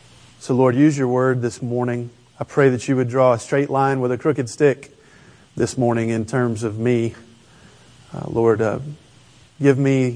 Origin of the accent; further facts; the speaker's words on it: Birmingham, Alabama, United States; accent: southern; moved away as an adult; You may detect a little bit of a southern accent as we go along. I grew up in Birmingham, Alabama, just south of there. And as EC said, we moved out to the reservation almost 10 years ago.